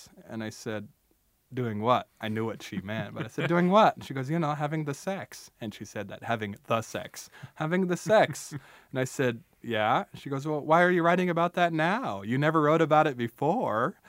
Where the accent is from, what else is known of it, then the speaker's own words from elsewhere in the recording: United States; I love being Indian American because it means I have two incredible, wonderful, awful, magical, terrible traditions to work from.